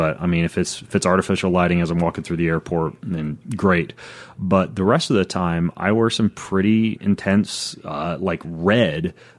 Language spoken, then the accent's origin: English; Spokane, Washington, United States; I flew Milan to Frankfurt to Seattle to my hometown, Spokane.